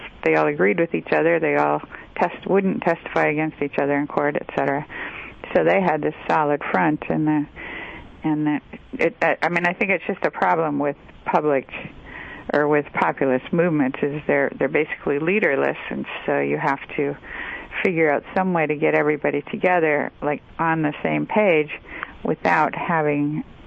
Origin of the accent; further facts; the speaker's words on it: Michigan, United States; I grew up in Michigan, and my dad was an auto worker at one time, and my grandfather, until he got laid off during the Depression